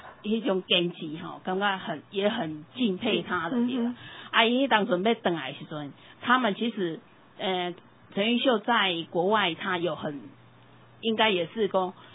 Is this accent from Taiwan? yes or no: yes; Tainan, Taiwan; 对，我是台南人